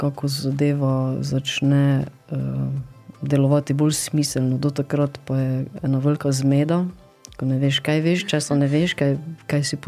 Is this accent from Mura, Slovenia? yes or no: yes; Ljutomer, Mura, Slovenia; moved away as an adult; also born or lived in China; Po koncu študija pa smo z družino iz Ljutomera z vlakom, iz Ljutomer mesto, stopili na vlak z 2 rukzakoma in šli preko Ukrajine, Rusije, s transsibirsko železnico na Kitajsko. Tam smo se ustalili v kraju Chengdu